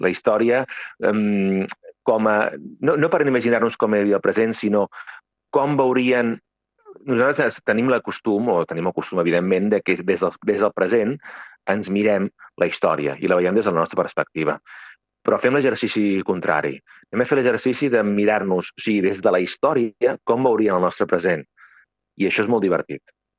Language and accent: Catalan; Cardona, Catalonia, Spain; sóc autor teatral i sóc de Cardona